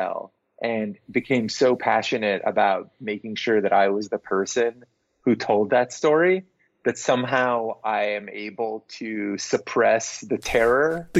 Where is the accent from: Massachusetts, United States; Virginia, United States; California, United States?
California, United States; Reseda; I grew up in the Valley in Reseda, outside of the center of filmmaking, which is sort of Burbank and Hollywood, but still sort of tangentially connected to it.